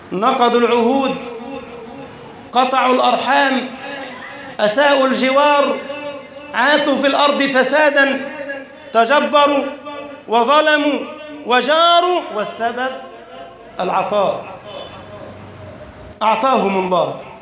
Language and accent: Arabic; Egypt; وقف في بلدنا مصر وقال كما يحكي القرآن